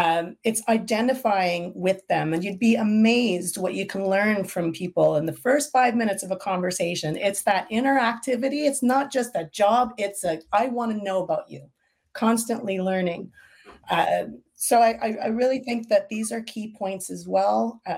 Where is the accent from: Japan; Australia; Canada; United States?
Canada; Montreal, Quebec; I'm first generation Canadian Italian. All of my ancestry is Italian. Learning three languages, interacting with different cultures, growing up in Montreal